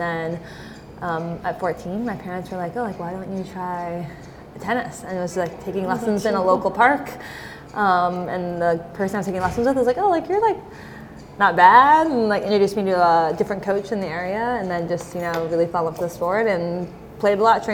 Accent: Canada; I'm Canadian, took yeah. French growing up in at school, and then stopped taking it.

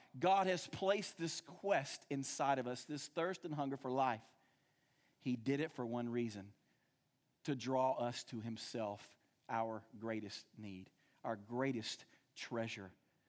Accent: the South, United States; We're from the South. We all know what the resurrection is.

